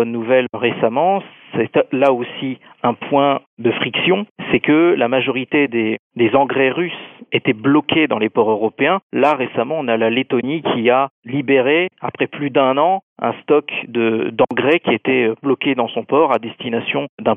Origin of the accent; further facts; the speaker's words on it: France; now in Russia; Moi-même, en tant que Français, je suis un grand amateur de fromage.